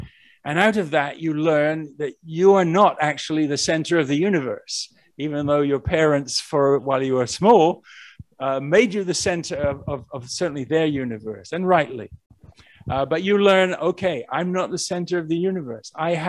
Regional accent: England, United Kingdom; I'm originally from England.

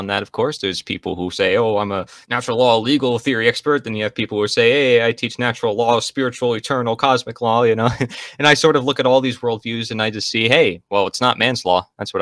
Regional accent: Pennsylvania, United States; Yeah, so I'm from Pennsylvania.

